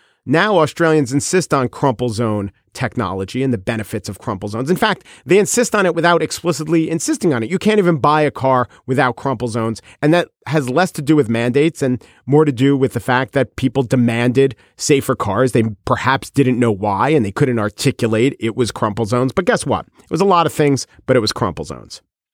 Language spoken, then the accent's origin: English; New York City, New York, United States; Would I, as a New Yorker, really feel the safety of my city, which is true, and it is progress.